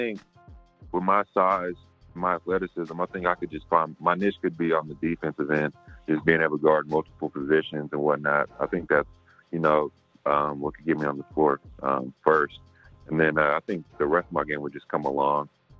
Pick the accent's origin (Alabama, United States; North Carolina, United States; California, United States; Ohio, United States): California, United States; also born or lived in Sacramento; Yeah, I grew up in the Bay, and then I moved to Sac around middle school.